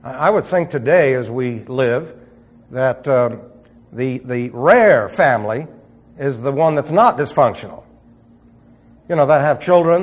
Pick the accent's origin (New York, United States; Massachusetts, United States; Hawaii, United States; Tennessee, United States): New York, United States; New York City; born there; I was born in New York City, so I would be a northerner all the way